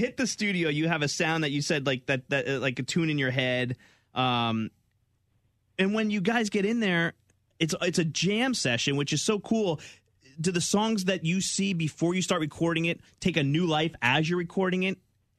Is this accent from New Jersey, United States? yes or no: yes; New Jersey, United States; at 15 years old, growing up in New Jersey in a predominantly like white neighborhood like I did